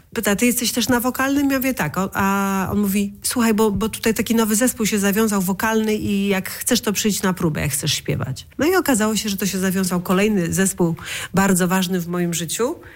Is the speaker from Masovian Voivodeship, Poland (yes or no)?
no; Szczecin, West Pomeranian Voivodeship, Poland; Ja pochodzę ze Szczecina